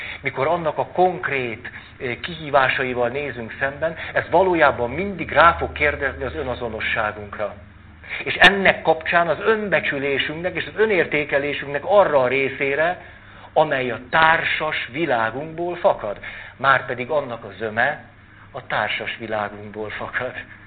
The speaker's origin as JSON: {"language": "Hungarian", "country": "Hungary", "said": "hogy ez igen, magyarok vagyunk."}